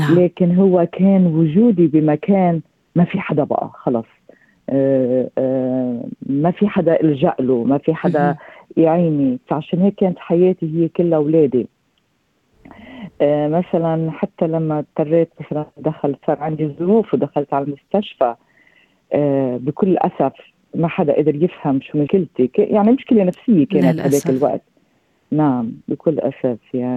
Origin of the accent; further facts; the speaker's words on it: Kuwait; أنا كويتية، أنا بقول كويتية طبعا لأنه أنا الكلتشر تبعي الأصل كويتي